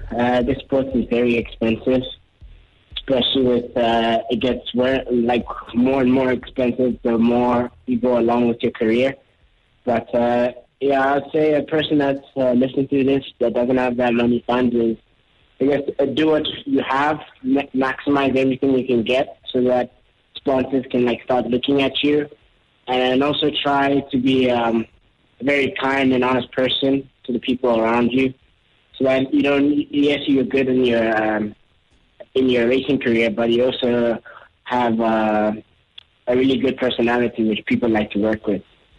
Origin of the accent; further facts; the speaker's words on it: Johannesburg, Gauteng, South Africa; also born or lived in Mthatha; So I was born in East London in South Africa, in a town called Mthatha. And I moved to Johannesburg when I was around 2 years old.